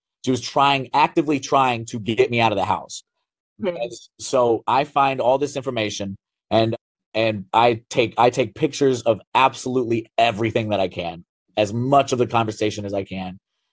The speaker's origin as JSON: {"language": "English", "region": "Virginia", "country": "United States", "said": "I'm from Virginia originally."}